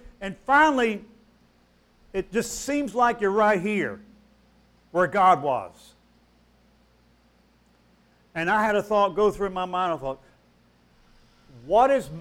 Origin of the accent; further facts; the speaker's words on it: Tennessee, United States; I mean, I'm from Tennessee. I didn't know.